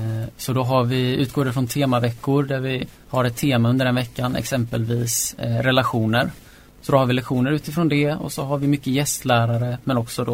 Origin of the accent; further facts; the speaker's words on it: Kalmar, Kalmar County, Sweden; Jag kommer från Kalmar.